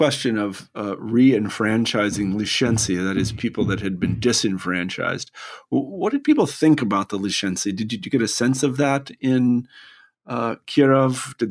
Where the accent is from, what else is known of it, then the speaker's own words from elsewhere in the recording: United States; there's some sort of political mentalities that are really quite contrary to ones that we or me as an American might hold.